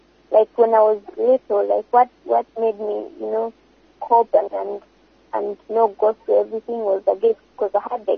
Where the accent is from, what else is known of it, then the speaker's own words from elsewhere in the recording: Rwanda; born there; moved away; also born or lived in Burundi / Congo / Angola; I was born in Rwanda, as you know, and after the war in 1994, after losing my father, so we had to flee from the country, and we went to Burundi, then Congo